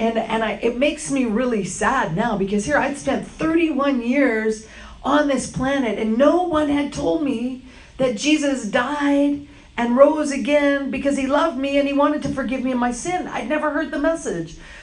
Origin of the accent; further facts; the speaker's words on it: Canada; I was raised in Canada. Both my parents are Jewish. I went to Hebrew school from nursery through ninth grade, learned the Hebrew language